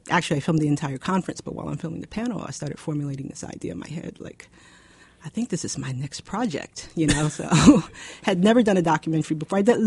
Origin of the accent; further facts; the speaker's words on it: Newark, New Jersey, United States; Late teenager, 17, 18, and I grew up in Newark, New Jersey, and went to a black bookstore